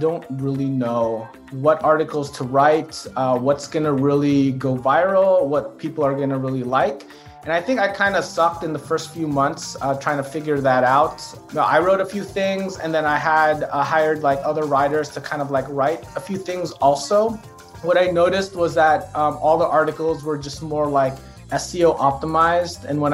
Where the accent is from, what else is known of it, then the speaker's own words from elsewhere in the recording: California, United States; I am from the San Francisco Bay Area.